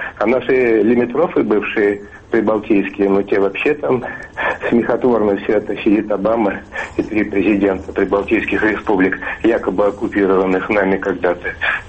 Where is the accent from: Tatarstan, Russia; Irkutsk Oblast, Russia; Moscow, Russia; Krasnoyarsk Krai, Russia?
Moscow, Russia; я из Москвы.